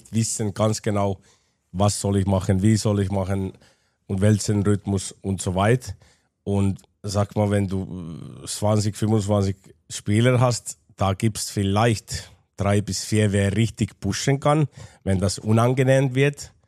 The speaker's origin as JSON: {"language": "German", "country": "Finland", "second_language": "German", "said": "weil ich bin Finne und ich habe das skandinavische Sommertraining in meinem Kopf"}